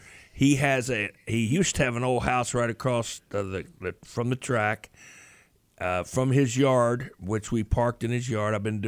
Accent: Louisville, Kentucky, United States; I'm from Louisville.

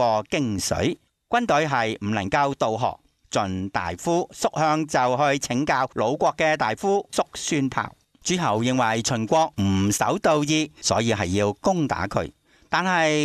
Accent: China; 我们身为中国人，大家有没有做到和衷共济、同心共济呢？

